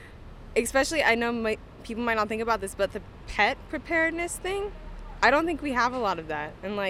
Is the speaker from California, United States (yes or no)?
yes; Torrance, California, United States; I'm from Torrance, California.